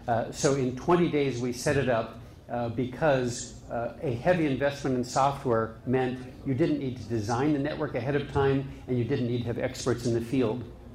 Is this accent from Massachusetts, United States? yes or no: yes; Boston, Massachusetts, United States; The good news is I'm from Boston, but I don't have a Boston accent.